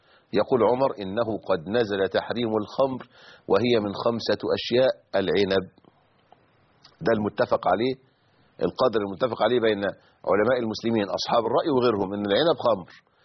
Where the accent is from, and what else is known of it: Egypt